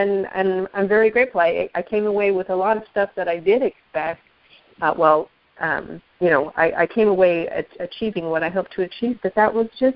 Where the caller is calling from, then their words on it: Washington, United States; I'm calling from Washington.